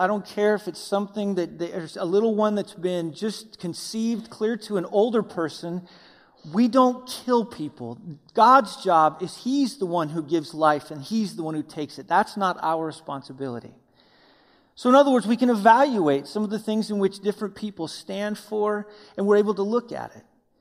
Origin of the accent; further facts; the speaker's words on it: Wyoming, United States; I'm from Wyoming. When you're born, they don't give you a baby rattle.